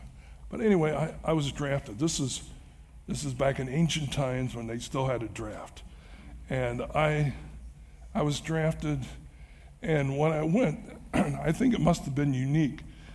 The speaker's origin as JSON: {"language": "English", "town": "San Diego", "region": "California", "country": "United States", "said": "Well, I was from San Diego. They sent me to San Francisco."}